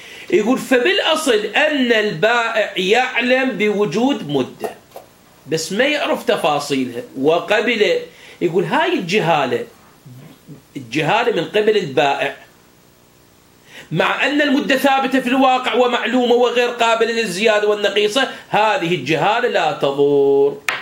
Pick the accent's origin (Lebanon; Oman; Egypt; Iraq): Iraq; بس ما أعرفه بالنسبة إلى الكيلو المتداول عندنا في العراق